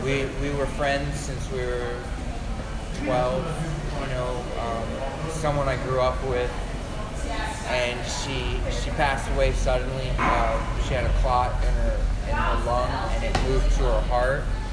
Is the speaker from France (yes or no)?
no; Miami, Florida, United States; I'm from Miami, it was really hot, I had the car running